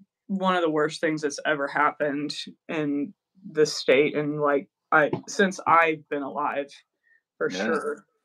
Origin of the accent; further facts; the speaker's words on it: South Carolina, United States; accent: Southern; I always will get asked where is my accent because I'm from the deep south. I'm from South Carolina